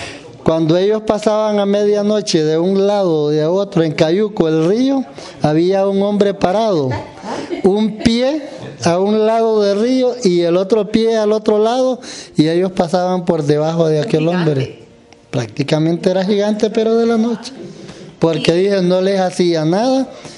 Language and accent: Spanish; Santa Rosa de Aguán, Colón, Honduras; Santa Rosa de Aguán, mi pueblo natal.